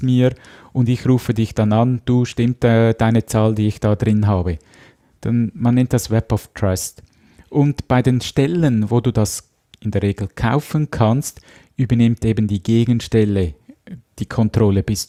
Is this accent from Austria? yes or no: no; Switzerland; Bei uns in der Schweiz war ja das die Swiss ID, französisch geschrieben, Swiss.